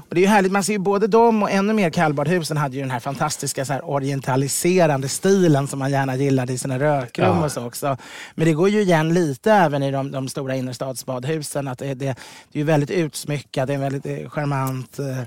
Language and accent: Swedish; Ekerö, Stockholm County, Sweden; Jag växte upp på Ekerö, jag född 70